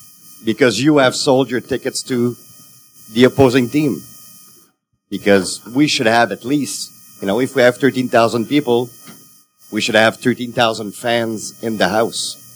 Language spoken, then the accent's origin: English; Quebec, Canada; first language French; English is a second language; I know I'm from Quebec. I'm Francophone.